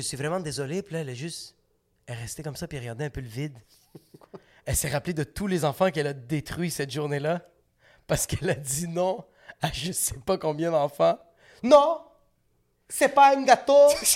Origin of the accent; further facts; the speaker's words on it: Lebanon; Je dis, je suis libanaise.